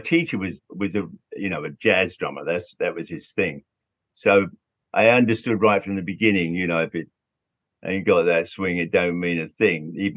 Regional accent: London, United Kingdom; It actually was a great time to be growing up in London. There was a lot going on.

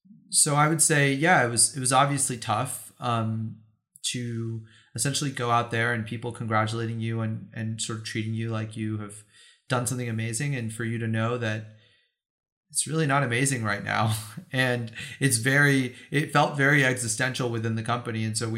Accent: California, United States; I grew up in the Bay Area. I'd lived there my entire life, you know, except for a year in Washington, D.C.

